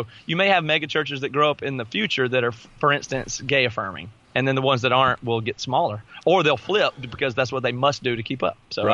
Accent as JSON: {"language": "English", "region": "the South", "country": "United States", "tie": "born or raised there"}